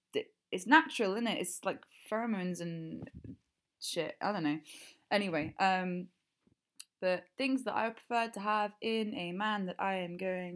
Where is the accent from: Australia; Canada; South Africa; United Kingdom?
United Kingdom; England; accent: English, slightly southern; my accent is so, like, base level, basic as fuck English.